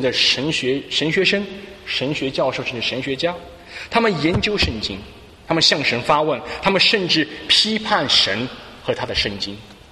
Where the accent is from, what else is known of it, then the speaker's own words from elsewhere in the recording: Shanghai, China; born there; 我出生在上海的大洋浦，大洋浦有点类似于伦敦的 Marland 或者East London， 人才辈出。